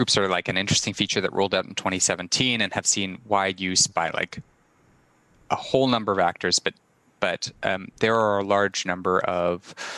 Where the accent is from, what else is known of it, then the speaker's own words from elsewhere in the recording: Winnipeg, Manitoba, Canada; I mean, I'm originally from Winnipeg.